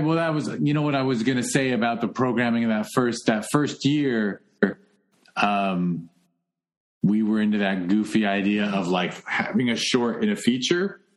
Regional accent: Los Angeles, California, United States; Los Angelino, I hate when young, enthusiastic people move to LA and hate it and leave. Because it's my hometown, you know?

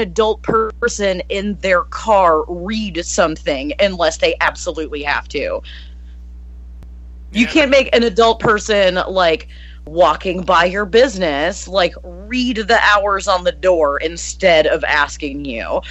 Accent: United States; I don't have a problem with being an American who loves trash. Like, I'm definitely, like, a product of my culture.

